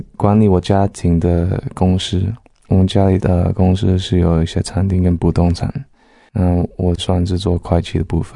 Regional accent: Los Angeles, California, United States; also born or lived in Atlanta; 我在亚特兰大跟我二姐三姐在那边出生的。然后妈妈离婚的时候，我那时候五岁，她就把我们送到加州洛杉矶去读书，因为那个读书的环境比较好一点，她觉得要给我们一个新的开始在洛杉矶，所以在洛杉矶成长到高中，后来到旧金山 Berkeley 上大学。

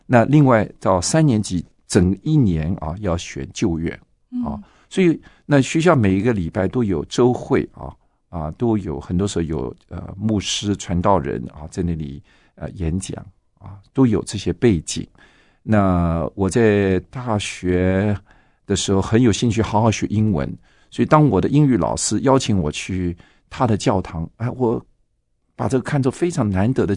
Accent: Shanghai, China; 因为我是生在上海哈，那在上海那个时代，我不太可能对宗教信仰有任何的了解啊

